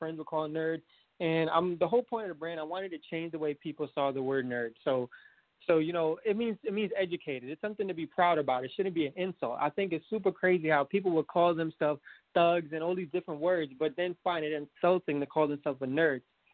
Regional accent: New York, United States; You know, that's where I was born. That's where I grew up. I grew up in New York.

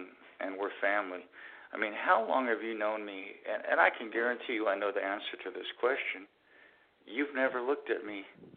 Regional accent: California, United States; moved away; I'm originally from California. Okay, I moved to the Midwest 23

